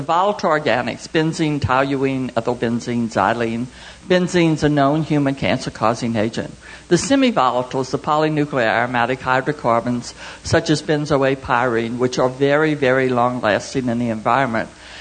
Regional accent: New Iberia, Louisiana, United States; I'm from New Iberia, Louisiana. I'd like to welcome you all to Louisiana, even though it is hot and humid. We love it here.

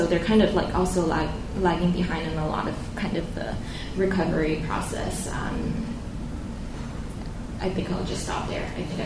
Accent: Saipan, Northern Mariana Islands; this super typhoon Yutu, I don't know if any of you heard of it, basically pummeled my hometown of Saipan.

